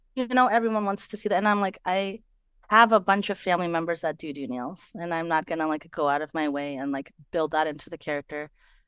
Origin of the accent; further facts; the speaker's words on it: Phoenix, Arizona, United States; also born or lived in Wisconsin, United States; I was born in Wisconsin, like I grew up in Phoenix. Like, yes, I speak English very well.